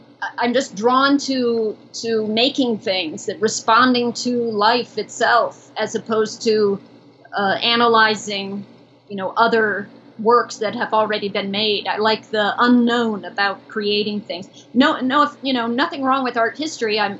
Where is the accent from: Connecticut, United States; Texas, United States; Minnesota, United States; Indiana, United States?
Connecticut, United States; I grew up mostly in Connecticut in a small town called Knowing near Mystic that has a long history of art as well.